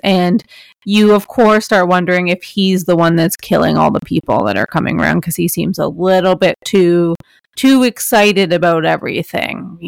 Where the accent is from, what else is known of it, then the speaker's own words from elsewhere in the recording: Toronto, Ontario, Canada; Born and raised in Toronto.